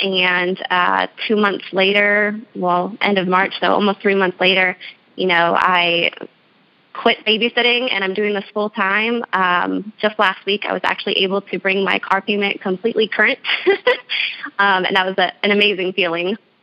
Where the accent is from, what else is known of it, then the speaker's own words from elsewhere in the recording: San Diego, California, United States; moved away as an adult; I'm originally from the San Diego area, and back in the end of 2015, I relocated to the East Coast with my fiancé at the time.